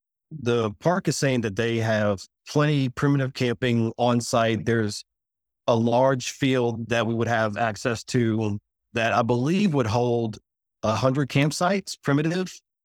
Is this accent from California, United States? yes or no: no; New Orleans, Louisiana, United States; I'm from New Orleans. We have a lot of dishes.